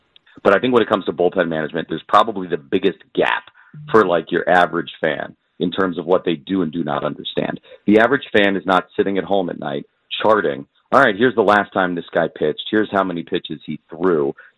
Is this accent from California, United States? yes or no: no; Florida, United States; I grew up in South Florida, one of the most humid places in the country.